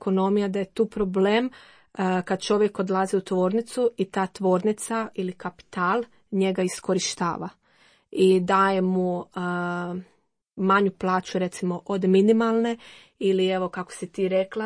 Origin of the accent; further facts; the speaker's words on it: Dalmatia, Croatia; now in Zagreb, Croatia; ja sam isto došla iz Dalmacije u Zagrebu, moja obitelj je tamo, a ja sam došla i tu